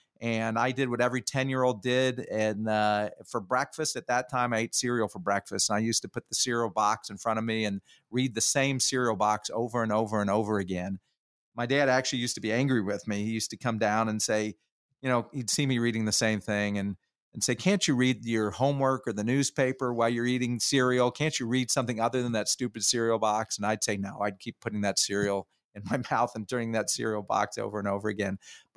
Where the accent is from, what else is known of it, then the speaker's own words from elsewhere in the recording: Kansas City, United States; And yeah, I grew up in Kansas City in a marketing family.